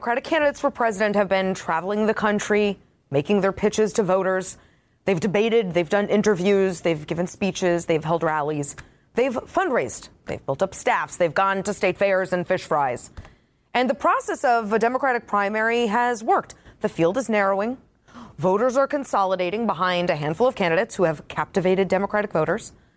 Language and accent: English; Massachusetts, United States; I mean, David, I'm from Massachusetts. I know who Deval Patrick is.